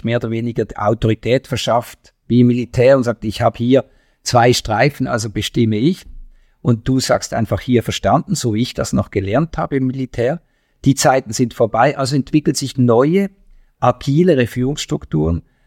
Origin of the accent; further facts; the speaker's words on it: Switzerland; für mich als Schweizer